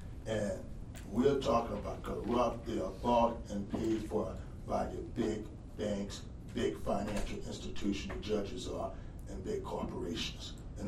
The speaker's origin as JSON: {"language": "English", "town": "Houston", "region": "Texas", "country": "United States", "said": "from Houston, Harris County, Texas."}